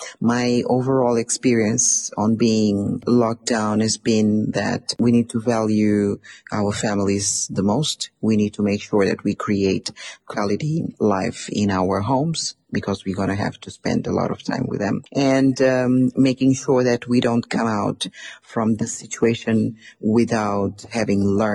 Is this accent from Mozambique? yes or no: yes; Maputo, Mozambique; I'm from Mozambique. I'm in a city called Matola, which is the industrial capital of Mozambique.